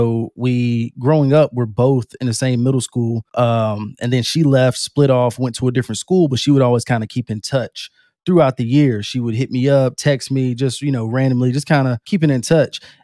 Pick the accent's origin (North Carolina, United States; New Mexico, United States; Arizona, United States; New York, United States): North Carolina, United States; Rocky Mount; So I'm from Rocky Mount, North Carolina, born and raised my whole life.